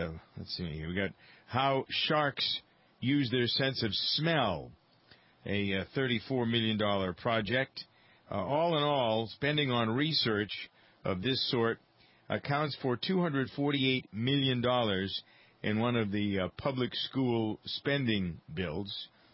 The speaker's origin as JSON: {"language": "English", "town": "Framingham", "region": "Massachusetts", "country": "United States", "tie": "born or raised there", "said": "the results of the election in my hometown, Framingham, Massachusetts"}